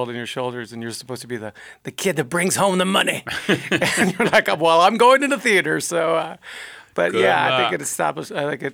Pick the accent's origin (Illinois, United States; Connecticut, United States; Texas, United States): Texas, United States; Like in Texas, I grew up in Texas, about 10 minutes away from the Mexican border, really close.